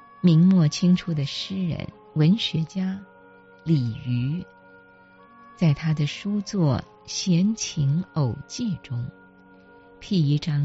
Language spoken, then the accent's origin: Chinese; Beijing, China; 在中国，我的故乡北京，玉簪花也不算很受重视的花卉